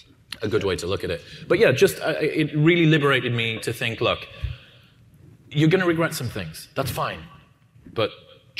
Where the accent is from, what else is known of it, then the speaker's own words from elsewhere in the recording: United Kingdom; First off, being British, which is a genetic advantage.